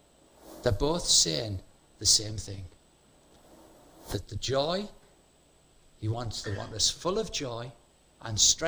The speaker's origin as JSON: {"language": "English", "country": "United Kingdom", "said": "Our default mode, particularly being British, is negative."}